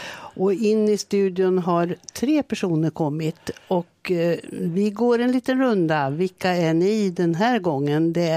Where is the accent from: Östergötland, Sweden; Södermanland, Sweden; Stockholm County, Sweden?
Östergötland, Sweden; Norrköping; Jag åker ibland till Norrköping, det är min hemstad.